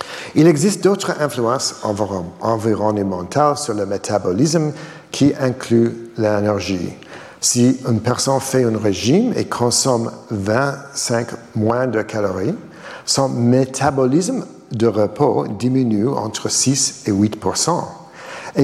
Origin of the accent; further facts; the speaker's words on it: Boston, Massachusetts, United States; Voici une étude de ma ville natale, Boston, qui montre cet effet sur 160 policiers en surpoids et ou obèses.